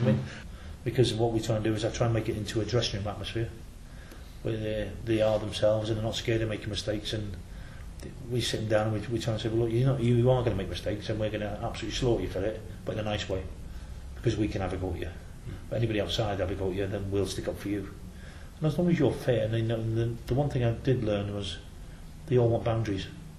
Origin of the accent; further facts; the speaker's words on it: Wales, United Kingdom; My mum's English. I think my dad would have shot me. But I'm Welsh and I'm proud to be Welsh.